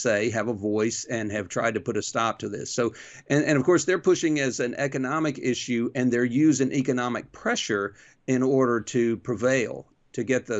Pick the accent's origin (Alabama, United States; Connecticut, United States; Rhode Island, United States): Alabama, United States; I mean, I'm from Alabama.